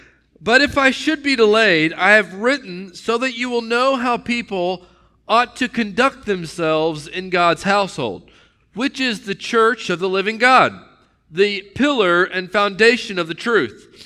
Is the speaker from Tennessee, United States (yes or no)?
yes; Knoxville, Tennessee, United States; in my home growing up in Knoxville, Tennessee, I had a set of rules to live